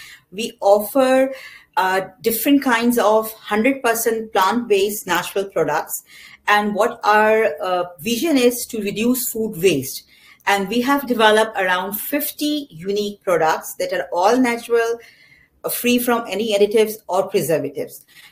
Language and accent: English; Pakistan; because I'm from Pakistan